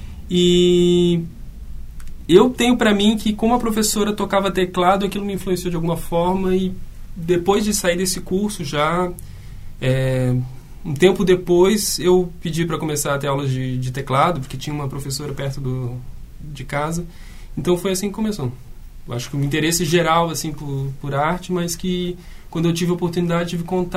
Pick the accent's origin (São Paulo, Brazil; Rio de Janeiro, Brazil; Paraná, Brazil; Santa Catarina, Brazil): Santa Catarina, Brazil; Balneário Camboriú; Eu sou de Balneário Camboriú. Então, toda essa primeira iniciação, teclado, piano, foi em Balneário Camboriú.